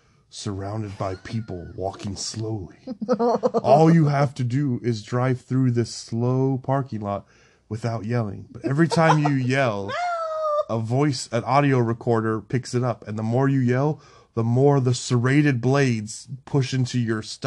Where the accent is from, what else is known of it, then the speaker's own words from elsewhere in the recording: Florida, United States; I grew up in Florida.